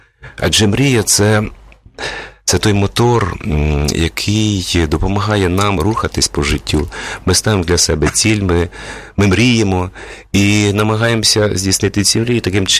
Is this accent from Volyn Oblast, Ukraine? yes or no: no; Nemyrivka, Khmelnytskyi Oblast, Ukraine; born there; Я народився на Хмельниччині, Старокостянтинівський район, село Немирівка.